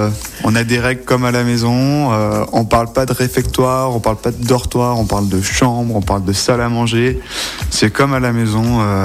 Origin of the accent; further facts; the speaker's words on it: Normandy, France; now in Lyon, France; je vais quitter Lyon, car je suis pas originaire d'ici, moi je suis originaire de Normandie. Du coup, retourner un peu dans ma région natale